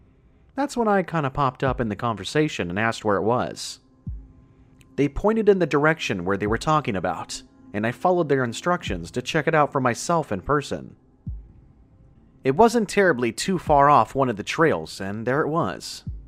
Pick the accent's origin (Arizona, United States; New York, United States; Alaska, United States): Arizona, United States; I'm originally from Arizona, so I'm not used to all this beautiful scenery. I'm used to the dirt and the desert life.